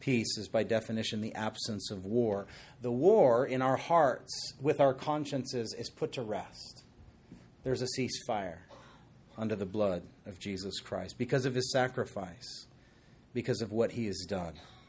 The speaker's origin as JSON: {"language": "English", "town": "Wahiawa", "region": "Hawaii", "country": "United States", "tie": "born there", "said": "No, I was born in Wahiwa."}